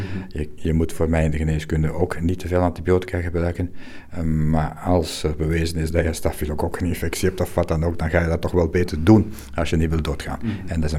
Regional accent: Belgium; now in Italy; al ben ik een Belg

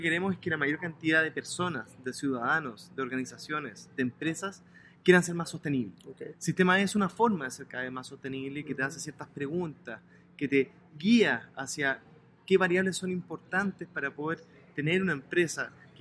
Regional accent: Chile; un chileno que lleva más de 10 años trabajando

